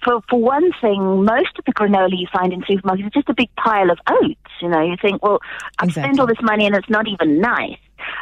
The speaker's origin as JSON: {"language": "English", "region": "England", "country": "United Kingdom", "tie": "born or raised there", "lives_now": "South Africa", "said": "I grew up in England"}